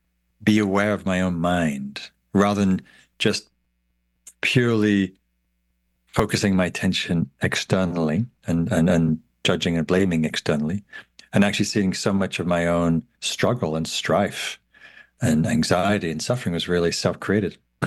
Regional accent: North East England, United Kingdom; Yes. So I grew up in Northumberland, which is northeastern England on the Scottish border. And I had the pleasure of growing up close to the coast and close to the woods and farmland

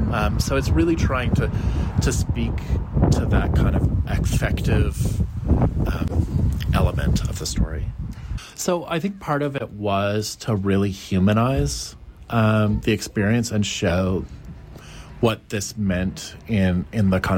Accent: Smithers, British Columbia, Canada; I was born and raised in Smithers, and I'm an author.

